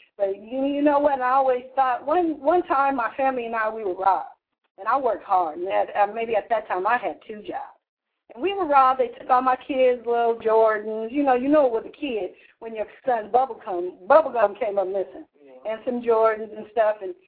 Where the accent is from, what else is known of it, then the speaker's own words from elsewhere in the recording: Los Angeles, California, United States; now in Sacramento, United States; I'm coming out of Sacramento, California, although I was born and raised in Los Angeles.